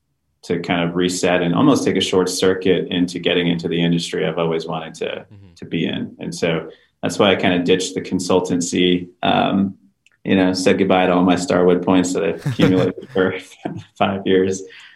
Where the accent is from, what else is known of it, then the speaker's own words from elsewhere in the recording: Houston, Texas, United States; now in Austin, United States; my wife and I, we're from Texas, we're from Houston.